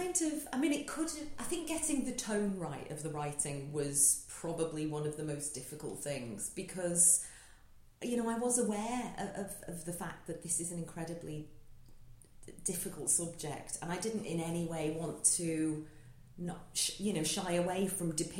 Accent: Liverpool, North West England, United Kingdom; I'm originally from Liverpool.

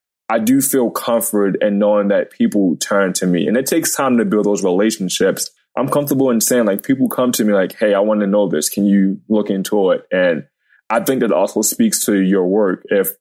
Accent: Baltimore, Maryland, United States; It's growing up in Baltimore. I mean, it's like the real life Wire.

